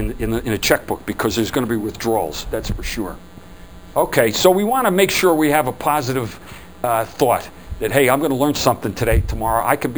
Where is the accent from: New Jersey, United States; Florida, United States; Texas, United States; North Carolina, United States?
New Jersey, United States; Yeah, I'm from Jersey, and I'm sorry about that. I haven't been here in a long time, though.